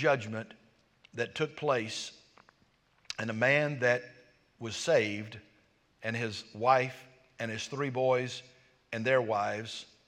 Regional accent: United States; Just because I was raised in America and I've had the blessed privilege of hearing the gospel does not mean that I am more righteous.

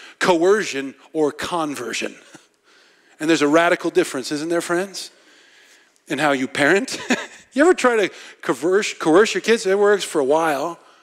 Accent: Nebraska, United States; Because I'm from Nebraska, all right?

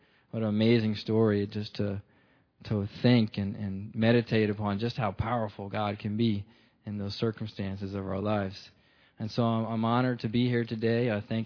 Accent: Woodbridge, Virginia, United States; I'm 31 years old. I'm from Virginia, the Woodbridge area.

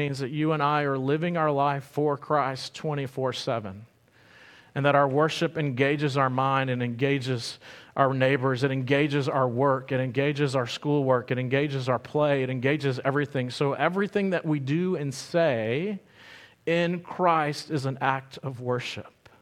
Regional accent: United States; even growing up in Fayette County, all these different things, they shape you uniquely you

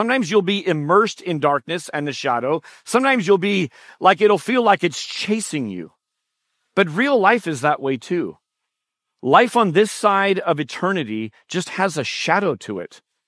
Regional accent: San Jose, California, United States; I grew up in West San Jose, and right where Doyle Road kind of bends is Brenton Avenue. That was my street.

